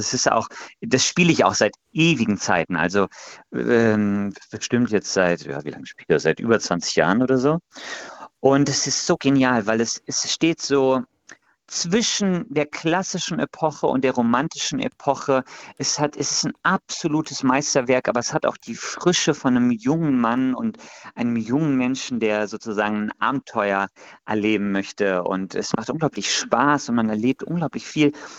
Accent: Bonn, North Rhine-Westphalia, Germany; dass ich als Bonner persönlich der Meinung bin, dass das trotzdem ein sehr rheinländischer Komponist ist

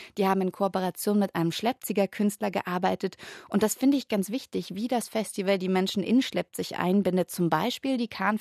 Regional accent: Brandenburg, Germany; Ich komme nämlich selbst aus dem Spreewald

